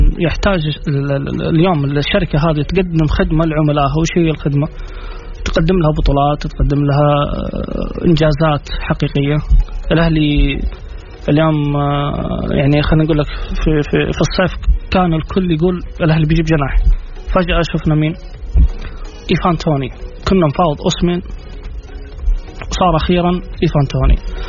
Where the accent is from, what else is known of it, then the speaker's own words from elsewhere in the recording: Saudi Arabia; مخجل لنا كسعوديين مخجل انه نكون نملك دوري قوي